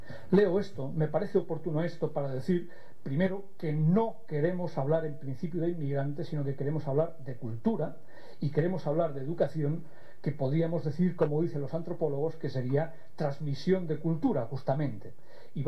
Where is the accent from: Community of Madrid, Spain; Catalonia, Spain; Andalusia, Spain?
Catalonia, Spain; ya que vengo de Cataluña